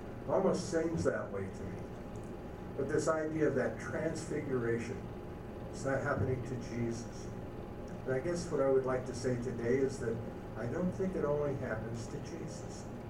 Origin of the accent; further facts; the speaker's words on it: Colorado, United States; that's hard for me to believe because I'm from Colorado, and mountains in Colorado are one thing